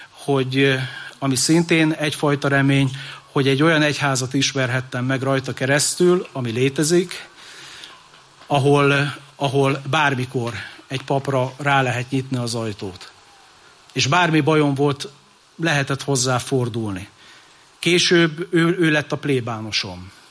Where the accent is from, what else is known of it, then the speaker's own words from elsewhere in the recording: Northern Hungary, Hungary; Szülővárosomnak, ez egy észak-magyarországi iparváros